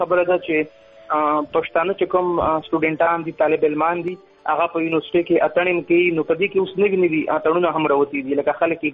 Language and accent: Pashto; Khyber Pakhtunkhwa, Pakistan; زه قبایل یم د وزیرستان یم